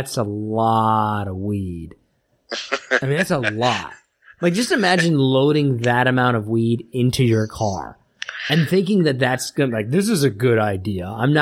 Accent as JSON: {"language": "English", "region": "Kansas", "country": "United States", "said": "I'm from Kansas."}